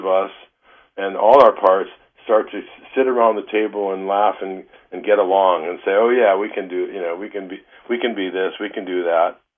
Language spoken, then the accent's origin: English; Detroit, Michigan, United States; You know, you and I grew up in Detroit.